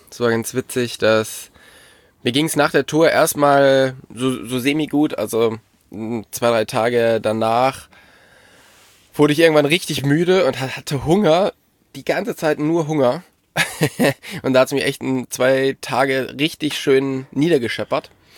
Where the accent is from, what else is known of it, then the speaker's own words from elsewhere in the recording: North Rhine-Westphalia, Germany; Ja, ich komme ja da aus der Kölner Region